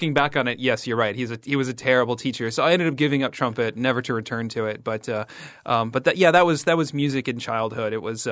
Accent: Midwest, United States; And as a kid kind of growing up in the Midwestern suburbs

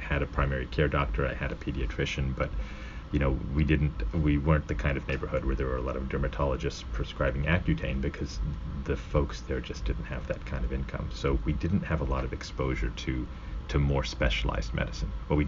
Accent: Khyber Pakhtunkhwa, Pakistan; born there; I was born in the Himalayas, actually, in a really tiny town just outside of another small town called Abbottabad in Pakistan.

